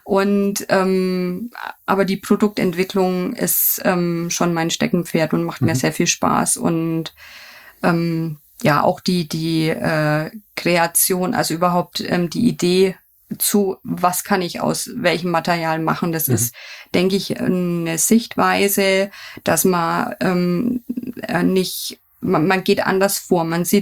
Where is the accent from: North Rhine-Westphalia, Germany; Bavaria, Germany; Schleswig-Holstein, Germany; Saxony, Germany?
Bavaria, Germany; Bayreuth; born there; ich darf jetzt als gebürtige Bayreutherin und weiterhin